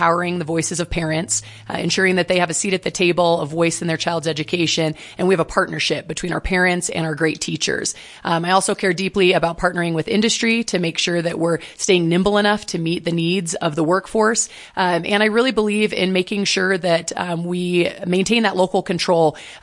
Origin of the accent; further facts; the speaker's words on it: Casper, Wyoming, United States; So I come from a six-generation Wyoming ranching family. I went to a public schools in Casper, graduated from the University of Wyoming, and have had the opportunity to build a career here in my home state.